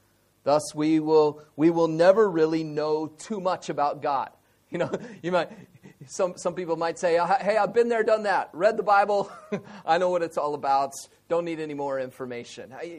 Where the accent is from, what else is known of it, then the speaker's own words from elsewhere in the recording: United States; I'm the pastor of CBIBC. I live down the street. I come from America.